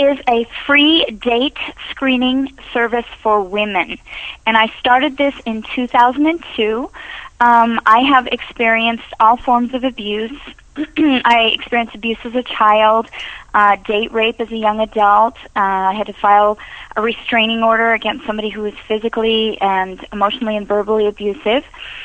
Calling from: Arizona, United States; I am calling from Arizona.

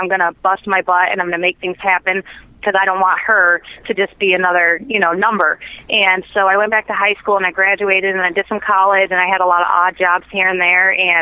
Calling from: Big Rapids, Michigan, United States; I'm calling you from Big Rapids, Michigan, which is a little town kind of in the center of the state of Michigan.

